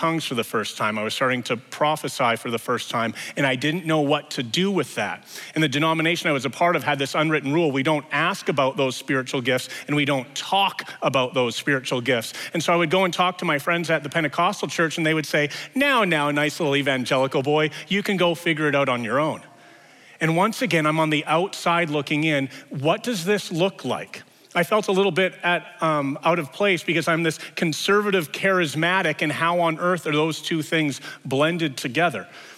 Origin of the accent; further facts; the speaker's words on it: Edmonton, Alberta, Canada; I was born and raised in the North End of Edmonton, attended a North End high school. We went to church in the West End